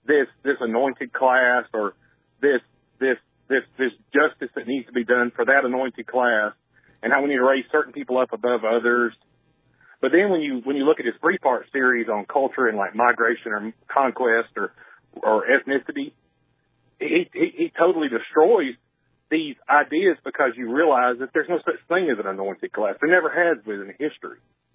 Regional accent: the South, United States; because I grew up in the South, and because I grew up in a very mixed neighborhood, I grew up in pretty much a project.

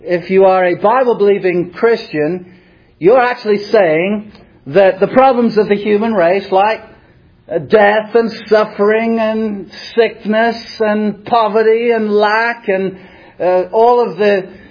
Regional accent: England, United Kingdom; I grew up in England

